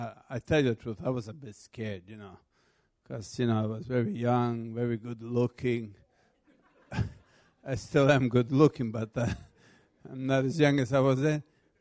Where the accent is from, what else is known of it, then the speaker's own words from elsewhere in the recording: Canada; now in United Kingdom; I'm here in England. I grew up in Canada.